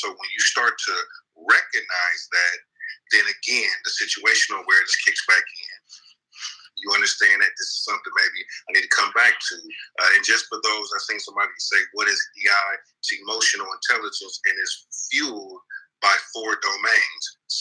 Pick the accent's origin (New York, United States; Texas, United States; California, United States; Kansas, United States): California, United States; Oakland; So I grew up in East Oakland from Brookfield. So that's the concrete jungle right there.